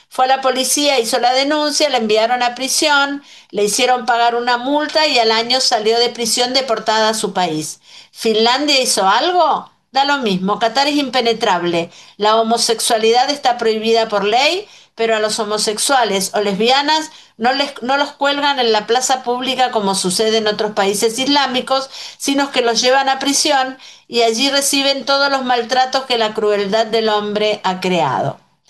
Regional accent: Mexico; les dije que soy mexicana

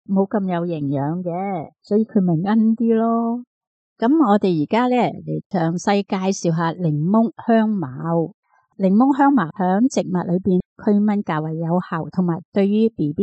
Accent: China; 仲有我哋中国人成日食嘅蒸鱼要落嘅。

